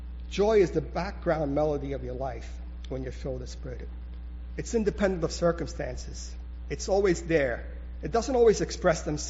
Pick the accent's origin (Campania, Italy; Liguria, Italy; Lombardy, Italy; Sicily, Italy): Sicily, Italy; I'm Sicilian, so I can say that. In Sicily, that's my home country, everything goes.